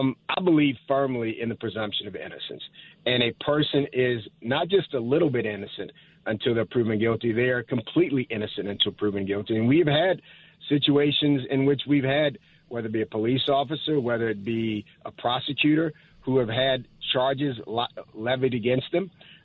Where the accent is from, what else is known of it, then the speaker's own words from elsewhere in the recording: New Orleans, Louisiana, United States; born there; I was born in New Orleans, went to Woodward Academy for 12 years, which used to be Georgia Military Academy